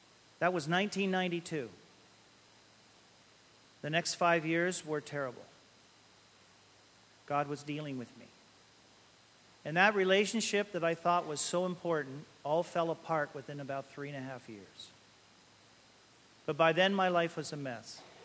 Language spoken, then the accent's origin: English; Hamilton, Ontario, Canada; I was raised in Hamilton, Ontario. Went up through my childhood and then my teens